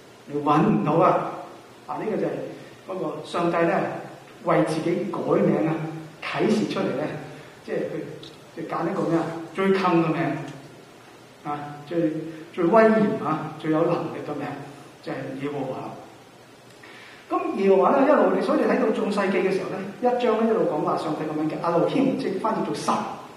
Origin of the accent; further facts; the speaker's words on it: China; 即係我哋中國人咧就係、是、即係我哋亞洲呢邊嘅文化，東亞亞啊。